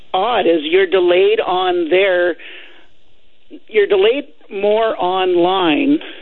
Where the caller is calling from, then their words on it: Nanaimo, British Columbia, Canada; I'm calling from Nanaimo, British Columbia, Canada.